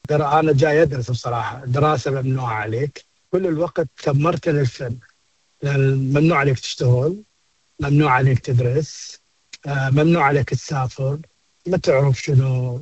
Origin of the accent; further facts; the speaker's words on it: Iraq; احنا كعراقيين وكعرب تحديدا